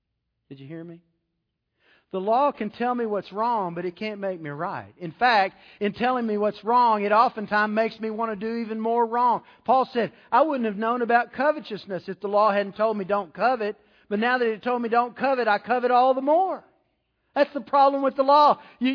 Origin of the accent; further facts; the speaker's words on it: Texas, United States; moved away; And see, I grew up in Texas, and the rule of Texas driving is keep it going, fast is better. And then I came to Louisiana